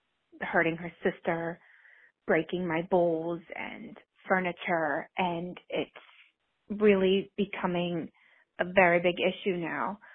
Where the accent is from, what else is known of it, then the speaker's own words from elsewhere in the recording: Ohio, United States; I'm from Ohio, and I have a 5.5-year-old daughter who is tricky.